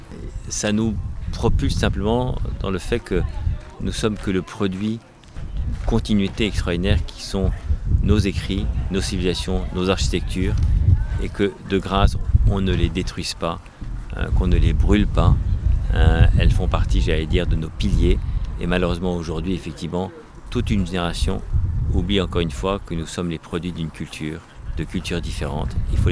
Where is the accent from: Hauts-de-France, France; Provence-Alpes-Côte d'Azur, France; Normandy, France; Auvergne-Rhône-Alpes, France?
Normandy, France; j'ai été élevé aussi en Normandie, dans un potager, dans des fermes, à la laiterie, dans une scierie, dans les bois, à marquer les bois, dans un parc.